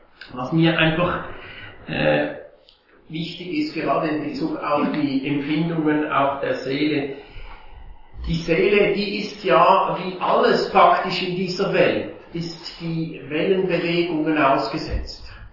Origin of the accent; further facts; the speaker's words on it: Switzerland; und habe mich dann in Karlsruhe geboren. Allerdings bin ich dann nur etwa ein halbes Jahr hier, war ich hier und dann sind wir in die Schweiz gezogen und ich bin dann in der Schweiz auch aufgewachsen. Also meine Mutter war auch Deutsche oder ist Deutsche. Mein Vater Schweizer